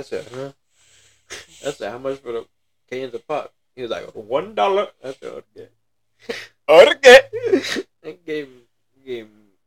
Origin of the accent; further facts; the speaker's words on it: Steubenville, Ohio, United States; I said, I'm sorry. I'm from Steubenville. Right? And she goes, you mean Ohio? I'm like, yeah, I'm sorry.